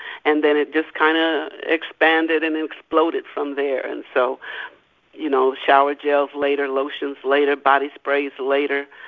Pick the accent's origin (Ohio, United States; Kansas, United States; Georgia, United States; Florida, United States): Kansas, United States; also born or lived in Louisiana / New Mexico / California; now in Arizona, United States; I am a transplant of Arizona, but I was born in Louisiana, raised in Kansas, transplanted to New Mexico, then to California, then transplanted again back here in Arizona in 2013.